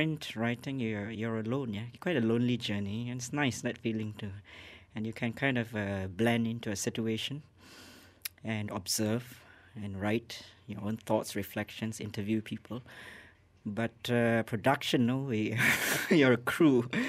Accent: Penang, Malaysia; And then the following week, I was from Penang, and then I went down to KL.

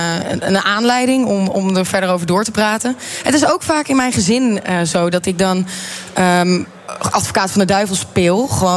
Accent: Overijssel, Netherlands; Ik kom uit Twente.

